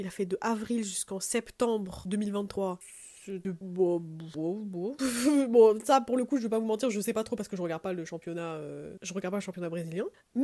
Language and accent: French; Marseille, Provence-Alpes-Côte d'Azur, France; Vous voyez, pour le coup, vous voyez, je suis marseillaise.